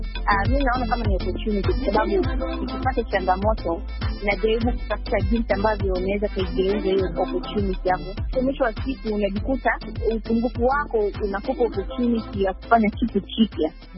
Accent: Kenya; Nilikulia sana Kenya, nilikuwa nasoma Kenya primary hadi secondary.

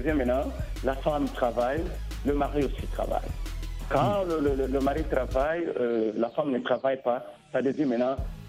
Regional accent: Katanga, DR Congo; now in United States; Moi, je suis né au Congo, Congo démocratique, au Kinshasa, plus précisément au Katanga. Et j'ai grandi aussi au Katanga. Et puis je suis ici aux États-Unis, ça fait longtemps que je suis ici.

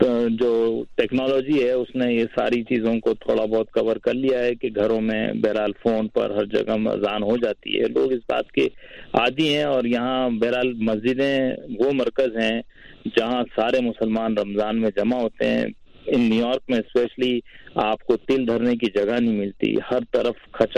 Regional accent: Pakistan; پاکستان جہاں میرا بچپن گزرا ہے اور کالج بھی میں نے وہیں سے کیا, یونیورسٹی بھی وہیں سے ختم کی

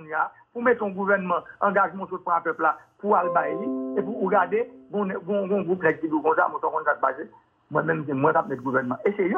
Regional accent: Haiti; Je suis un haïtien

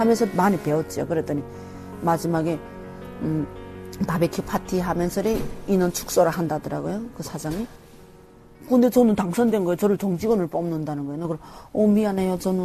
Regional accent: North Korea; now in South Korea; 저는 북한에서 왔어요.

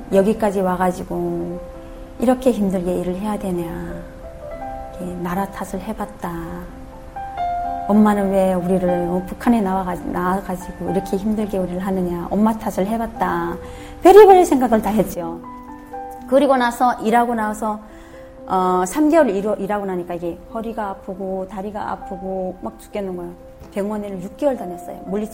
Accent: North Korea; now in South Korea; 북한에서 왔기 때문에

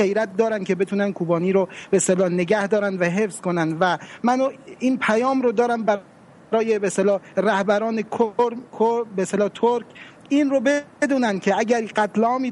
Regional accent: Iran; من خودم به عنوان یه ایرانی و یه کرد

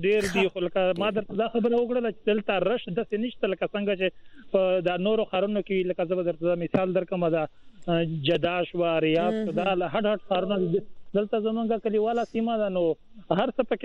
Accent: Khyber Pakhtunkhwa, Pakistan; بالکل موږ د شمالي وزیرستان یو

